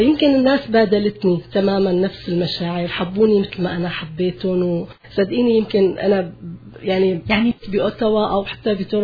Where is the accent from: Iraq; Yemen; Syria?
Syria; now in Canada; نحن من سوريا